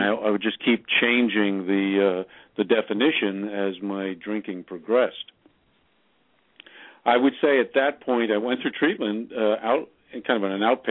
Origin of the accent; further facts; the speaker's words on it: New York City, New York, United States; I'm from New York City originally. I grew up in an alcoholic family.